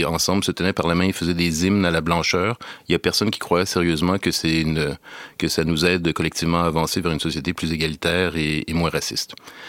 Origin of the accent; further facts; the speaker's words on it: Quebec, Canada; j'ai de la citoyenneté française aussi, mais je suis né au Québec et je vis au Québec, même si je passe souvent en France.